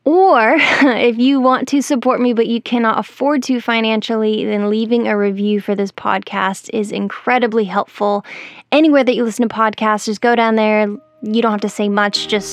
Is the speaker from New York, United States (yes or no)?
no; Aurora, Colorado, United States; I grew up in Colorado. I grew up in Aurora.